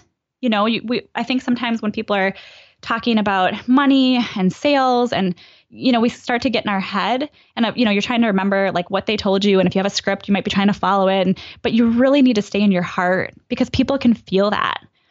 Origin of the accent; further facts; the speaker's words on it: Midwest, United States; I mean, I grew up in the Midwest. We bought everything with coupons.